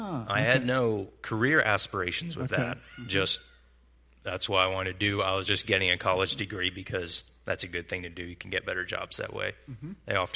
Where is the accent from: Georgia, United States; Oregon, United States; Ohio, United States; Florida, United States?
Georgia, United States; we grew up in Georgia, but we're Steelers fans.